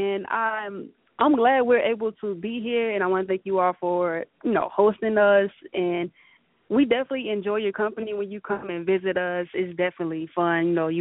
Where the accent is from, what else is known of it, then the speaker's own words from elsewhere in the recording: Tennessee, United States; Okay, I felt that connection because, you know, I was raised in Tennessee.